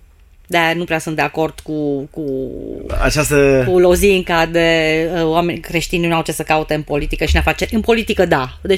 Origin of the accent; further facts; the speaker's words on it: Arad, Arad County, Romania; Vin din Arad.